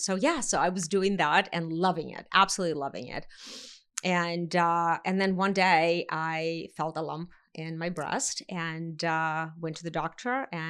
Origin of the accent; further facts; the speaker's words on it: Russia; moved away as an adult; also born or lived in United States; I grew up actually in the former Soviet Union. I was born in America. And I escaped in 1989 after the wall came down.